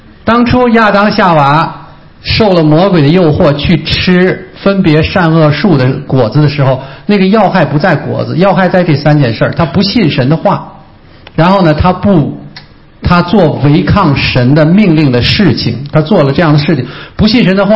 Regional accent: Beijing, China; 我说我小时候从小在这长大的，我从这儿一眼看过去啊，可以看到北京的西山

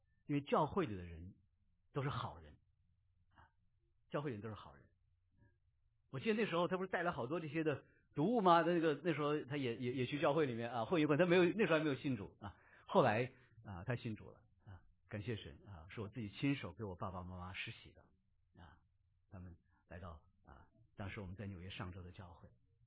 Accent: China; 我是因为生在新中国，长在红旗下啊

